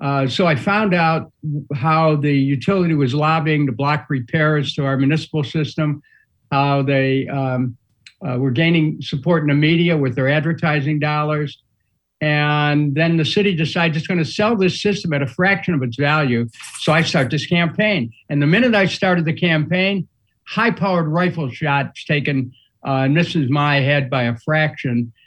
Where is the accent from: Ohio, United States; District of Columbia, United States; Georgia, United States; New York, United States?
Ohio, United States; And, you know, I'm from Ohio, but I got a little bit of that Yankee, like, what the heck is this about?